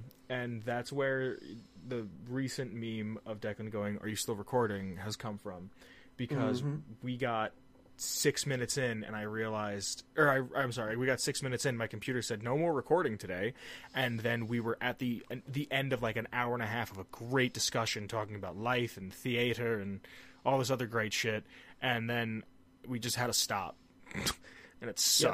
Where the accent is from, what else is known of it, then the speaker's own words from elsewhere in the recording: United States; for me at least, as an American, the way I see it